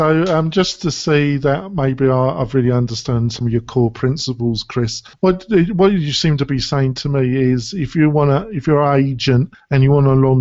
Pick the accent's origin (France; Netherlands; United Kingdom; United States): United Kingdom; England; I'm English.